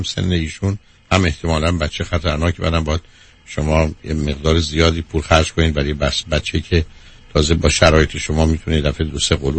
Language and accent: Persian; Iran; ما ایرانیان به عنوان یه ایرانی